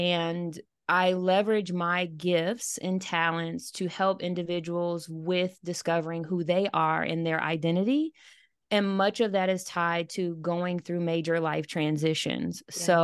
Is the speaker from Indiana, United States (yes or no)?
no; Michigan, United States; also born or lived in Florida / California; now in Atlanta, United States; I'm originally from Michigan. I now live in Atlanta, but I've also lived in Florida and California.